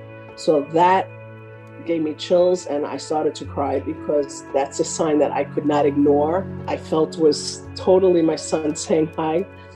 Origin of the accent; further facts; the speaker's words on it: Oceanside, New York, United States; I'm from Oceanside, Long Island.